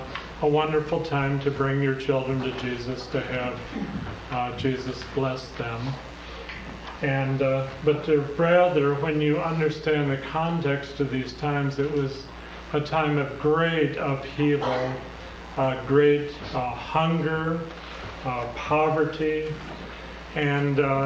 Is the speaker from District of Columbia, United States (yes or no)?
no; California, United States; I grew up on California beaches.